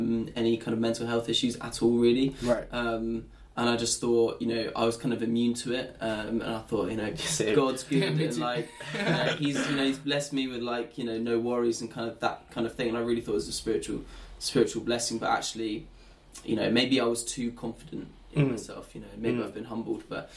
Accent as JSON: {"language": "English", "town": "Chertsey", "region": "South East England", "country": "United Kingdom", "tie": "born there", "also_born_or_lived": "France / Surrey", "said": "I was born in Chertsey in South London, right on the edge. And then we moved to Guildford. We lived in France for a bit, and then we came back and lived in Woking. And then we went back to France again and came back. And so I've lived in Surrey for a bit."}